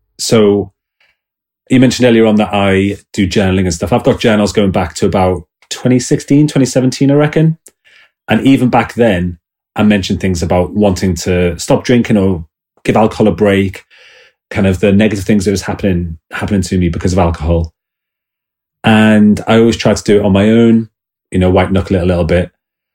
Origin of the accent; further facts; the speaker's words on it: Liverpool, North West England, United Kingdom; accent: Scouse; So I don't know if you can hear my accent, but I'm actually from Liverpool originally. I can feel myself going a bit more Scouse now that I'm thinking about it. And so growing up in Liverpool, Scousers love to party.